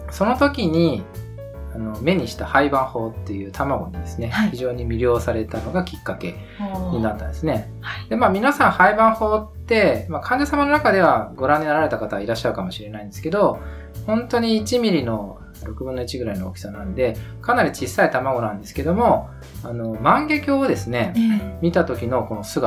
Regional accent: Kitakyushu, Fukuoka, Japan; はい、私はですね、出身は福岡県北九州になります。

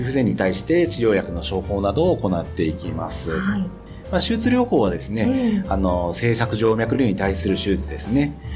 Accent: Nishitokyo, Tokyo, Japan; 私の出身は FM 西東京のスタジオがある西東京市で、幼少期から大学時代までこの西東京で過ごしました。

